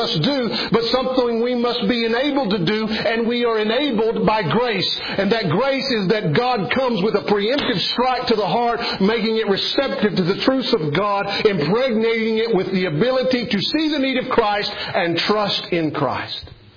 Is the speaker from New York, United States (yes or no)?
no; Kentucky, United States; Some of you may not know this about me, but I grew up in East Kentucky in the old regular Baptist tradition, similar to the primitive Baptists you'll see around here.